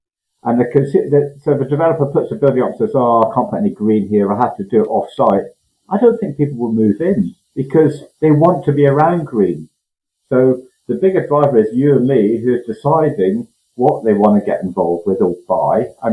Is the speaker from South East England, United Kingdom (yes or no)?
no; Scotland, United Kingdom; now in London, United Kingdom; I shouldn't say that being a Scotsman. I do. I've been here long enough.